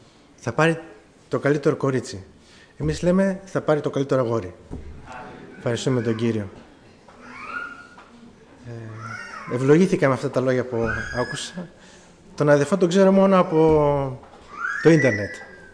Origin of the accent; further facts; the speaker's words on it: Germany; first language German; Greek is a second language; Εγώ γεννήθηκα στη Γερμανία, μεγάλωσα στη Γερμανία. Τα ελληνικά μου δεν είναι και τόσο καλά. Η μητρική μου γλώσσα είναι η γερμανική γλώσσα. Και μέχρι τώρα εκεί ζω